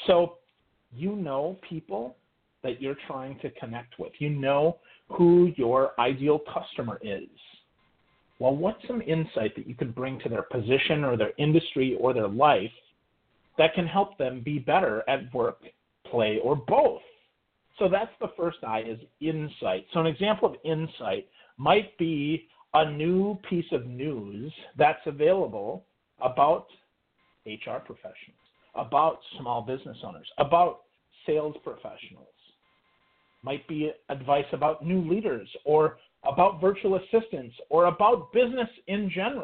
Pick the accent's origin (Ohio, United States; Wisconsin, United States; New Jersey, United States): Wisconsin, United States; Crivitz; also born or lived in Milwaukee; I said, Wisconsin. He said, where? I said, well, I lived in Milwaukee. He said, no … where are you from in Wisconsin? And I said, well, a little town in northern Wisconsin. He said … what little town? And I said, Crivitz.